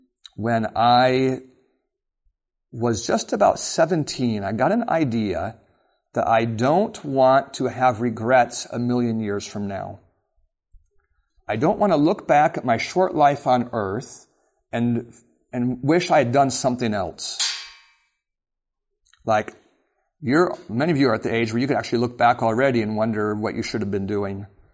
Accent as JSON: {"language": "English", "region": "Alaska", "country": "United States", "tie": "born or raised there", "said": "I grew up in Alaska, and my parents had that moving bug where we moved a lot."}